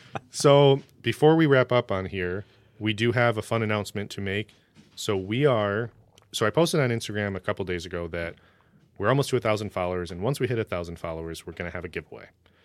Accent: Michigan, United States; We're from Michigan, so fun to support the local people here.

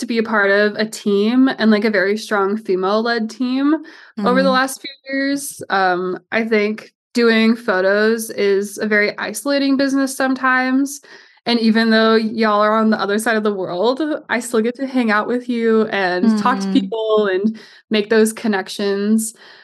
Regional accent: Oregon, United States; now in Utah, United States; I'm an elopement and seniors photographer based in Utah. I grew up in Oregon

